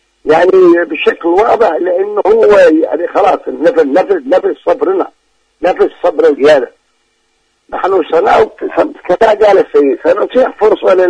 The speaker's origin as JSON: {"language": "Arabic", "country": "Yemen", "said": "نحن كيمنيين فينا نتبخ خلال يوم لو تركوا المجال لنا"}